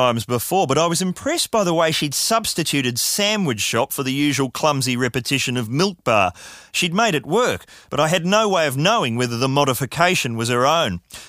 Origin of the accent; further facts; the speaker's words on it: New Zealand; accent: New Zealand; She soon spotted my New Zealand accent and this prompted her to reveal that she herself knew several New Zealanders